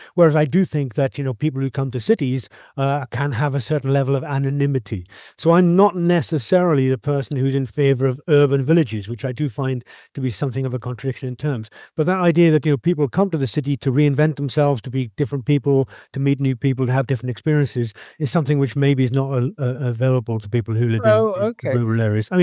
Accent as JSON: {"language": "English", "region": "Wales", "country": "United Kingdom", "said": "I come from South Wales. That's why probably why I've mentioned Wales several times already."}